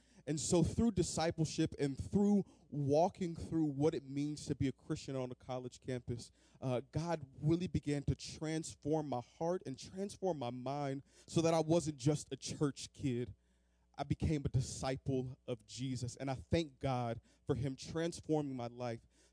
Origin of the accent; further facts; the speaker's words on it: California, United States; now in New Orleans, United States; And so I grew up in California, loved it, but I decided to come all the way out to Louisiana.